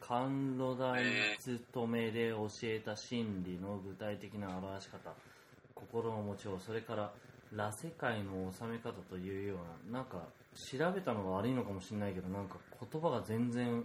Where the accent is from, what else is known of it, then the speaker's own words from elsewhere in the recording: Inzai, Chiba, Japan; 俺の実家のあの印西ね、某県の印西市っていうところにあるんだけど、うん、そのそばにも天理教あるし